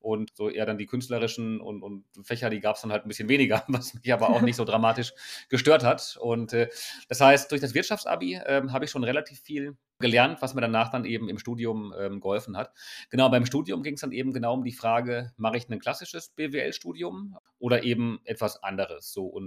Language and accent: German; Bocholt, North Rhine-Westphalia, Germany; Ich komme aus einer kleinen Stadt in NRW, die heißt Bocholt. Das ist so ein Stückchen nördlich vom Ruhrgebiet, kennt man nicht. Hat so gut 80.000 Einwohner, ist gleich an der holländischen Grenze.